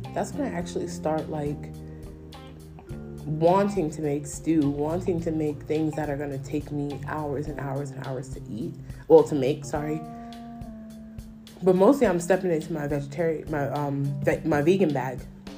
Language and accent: English; United States; Because I'm Black American. And Black American households, I think we rarely step into other cuisines because we have our own cuisines.